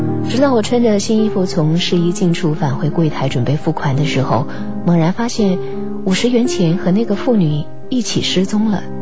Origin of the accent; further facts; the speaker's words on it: China; 那就会是我们中国人最最看重的一个节日，传统的春节了